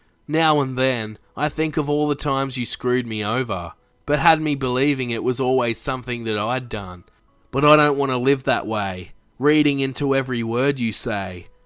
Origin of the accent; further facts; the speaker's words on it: Australia; As an Australian myself